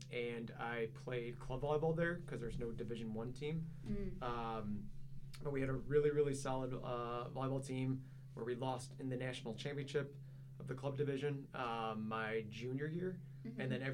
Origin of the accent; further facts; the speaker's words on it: Illinois, United States; Yeah, I grew up in the Chicago Western suburbs, so not too far from Dominican.